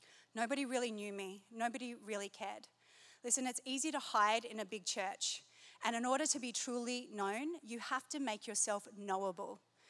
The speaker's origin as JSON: {"language": "English", "country": "Australia", "lives_now": "United States", "said": "When I first moved to America, being that I'm Australian for the next two or so weeks"}